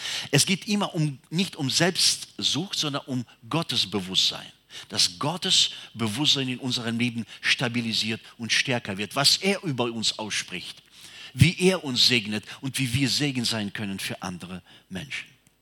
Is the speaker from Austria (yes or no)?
no; Siberia, Russia; Ich bin in Sibirien geboren und aufgewachsen.